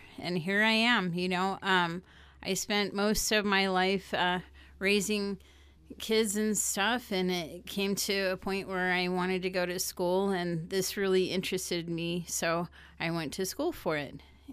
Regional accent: South Lake Tahoe, California, United States; Well, I grew up in South Lake Tahoe, where they were exceptional with the snow clearing.

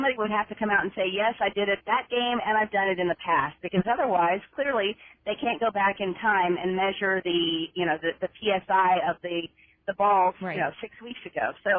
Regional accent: the South, United States; And I grew up in that region of the country, and I absolutely knew people whose grandparents or parents grabbed a switch

